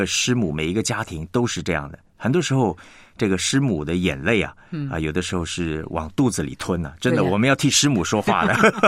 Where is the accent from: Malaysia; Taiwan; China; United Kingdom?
China; 虽然我们中国人呢比较保守，很多弟兄姐妹都不说